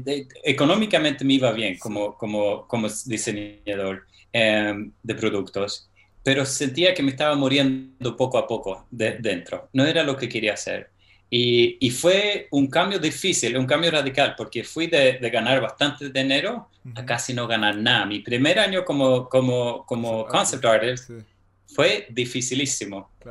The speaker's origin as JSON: {"language": "Spanish", "country": "Sweden", "tie": "born or raised there", "also_born_or_lived": "Spain", "first_language": "Swedish", "second_language": "Spanish", "said": "Y crecí en Suecia, viví en Suecia, estuve en Suecia, después por un tiempo me mudé a España, estuve en España por unos años."}